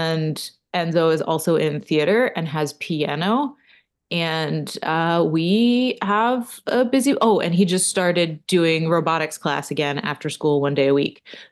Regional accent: United States; Yeah, I grew up in America, but I was in Catholic and or private school most of my academic life, including college.

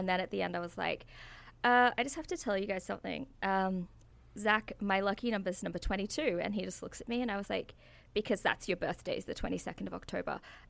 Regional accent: Australia; And I'm from Australia.

